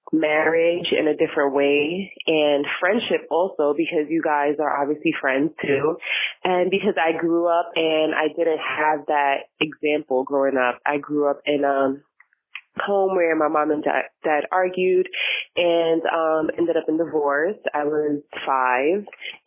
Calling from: New York, United States; Hey, Mikey. Hey, Randy. Hey, Drew. I'm calling from New York. You guys should know me by now.

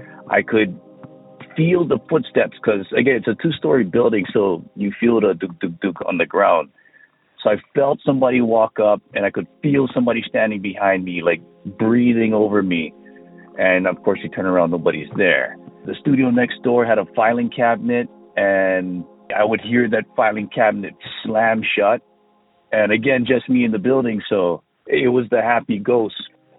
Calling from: Hawaii, United States; I'm calling from the Big Island of Hawaii.

